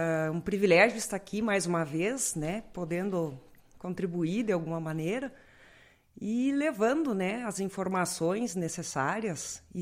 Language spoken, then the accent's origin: Portuguese; Lagoa Vermelha, Rio Grande do Sul, Brazil; voltei para minha terra com muito orgulho e carinho, trabalhando em Lagoa Vermelha